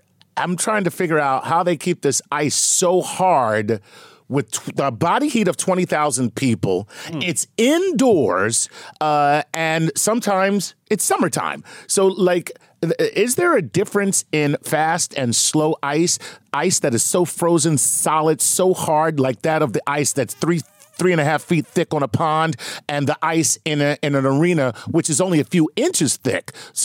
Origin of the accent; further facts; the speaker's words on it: Canada; Growing up in Canada, I know a guy